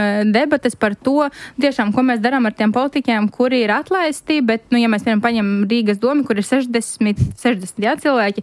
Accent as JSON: {"language": "Latvian", "town": "Rēzekne", "region": "Latgale", "country": "Latvia", "said": "es esmu no Rēzeknes pati"}